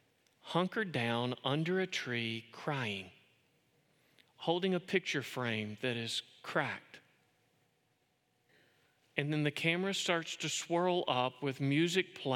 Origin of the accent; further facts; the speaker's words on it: Kentucky, United States; I'm from Kentucky.